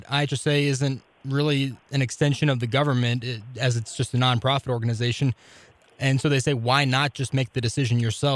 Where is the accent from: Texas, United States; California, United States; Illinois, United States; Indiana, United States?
Illinois, United States; Bloomington; I told you I'm from Bloomington, actually, and then I've got relationships up in the upper part of the state as well, but just not in Southern Illinois have I heard it.